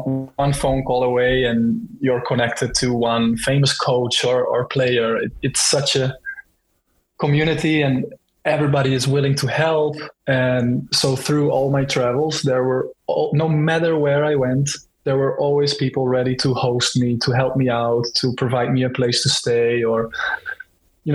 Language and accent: English; Netherlands; Where I'm from? I am from the Netherlands, so we're neighbors.